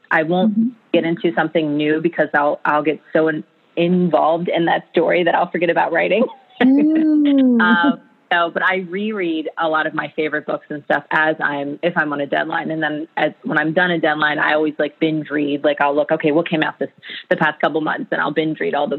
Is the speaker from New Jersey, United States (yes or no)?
no; Baltimore, Maryland, United States; I grew up in Baltimore. I still live in Baltimore. I've always lived on the East Coast. I've lived in other states, but Maryland is my home.